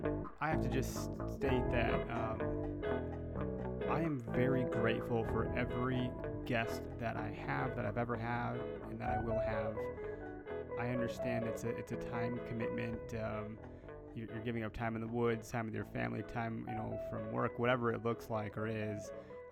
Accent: Wisconsin, United States; I'm from Wisconsin. People that listen may be from elsewhere, but I'm sure your state has some public property.

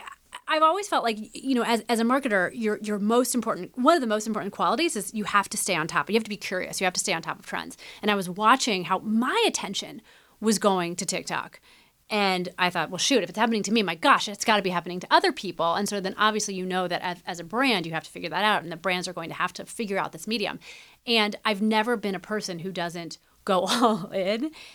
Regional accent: Midwest, United States; Because like you and I, growing up in the Midwest

